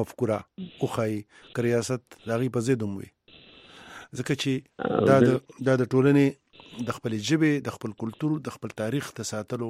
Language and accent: Pashto; Peshawar, Khyber Pakhtunkhwa, Pakistan; moved away; زه خپل د پېښور نه بهر یم ډېره موده وشوه